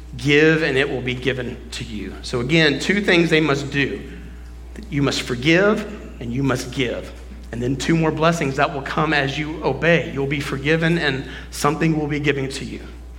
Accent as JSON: {"language": "English", "region": "Texas", "country": "United States", "said": "I'm from Texas, so I can say that."}